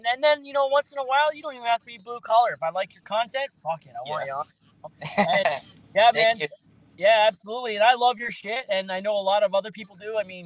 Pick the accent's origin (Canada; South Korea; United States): Canada; Alberta; I'm from Alberta, I'm one province over